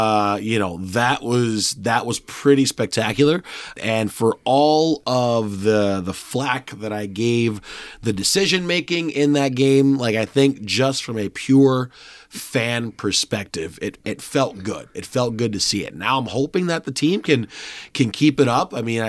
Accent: Ann Arbor, Michigan, United States; I grew up in Michigan. I actually went to high school in Ann Arbor across the street from the stadium.

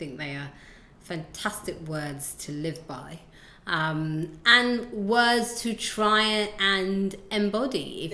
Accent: Ghana; I'm from Ghana. So I'm from Ghana, so we have a dish called jollof rice.

